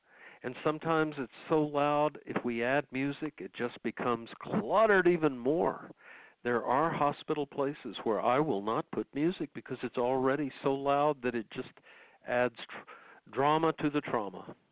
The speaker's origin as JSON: {"language": "English", "town": "San Antonio", "region": "Texas", "country": "United States", "tie": "born or raised there", "said": "In San Antonio, Texas, where my hometown, I have to use an enormous amount of good friends who are Mexican and Spanish to learn a whole different repertoire."}